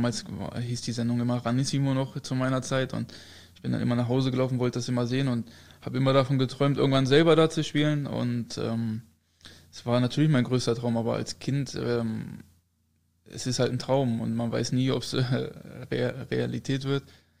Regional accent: Lower Saxony, Germany; wir haben ja nicht mal richtig in Goslar gewohnt, sondern noch im Nachbardorf oder ein bisschen außerhalb noch.

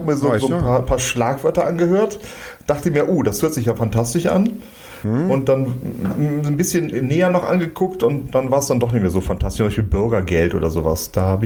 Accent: North Rhine-Westphalia, Germany; wir kommen aus der Region Köln-Bonn.

